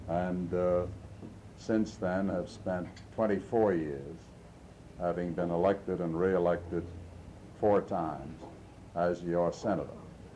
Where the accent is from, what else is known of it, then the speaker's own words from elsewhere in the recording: New York, United States; I'm a New Yorker born and bred.